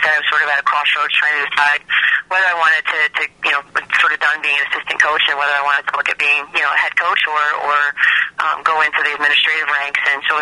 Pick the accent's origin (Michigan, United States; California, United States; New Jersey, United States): Michigan, United States; It was a great fit, very similar to home. I'm from Michigan, so it's a lot of very familiar surroundings